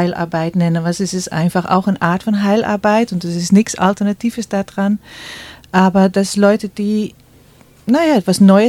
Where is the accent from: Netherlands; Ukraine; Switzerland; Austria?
Netherlands; now in Germany; Ich komme aus Holland. Ich bin 2012 hierher gezogen und habe mir ein paar Jahre gebraucht, um hier anzukommen